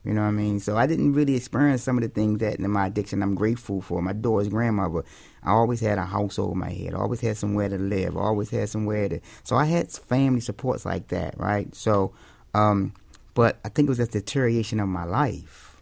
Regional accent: Baltimore, Maryland, United States; So, you know, I'm from Baltimore, but then I have family of choices, we say, in South Philly.

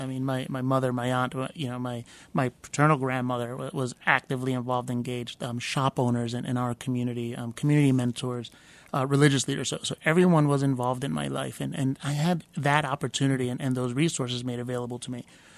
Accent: Philadelphia, Pennsylvania, United States; Yeah, so I grew up in North Philadelphia, in the Hunting Park section of North Philadelphia.

